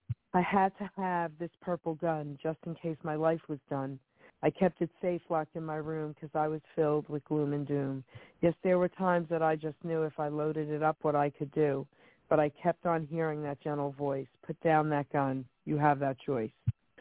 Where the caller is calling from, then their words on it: New Jersey, United States; I'm calling from New Jersey.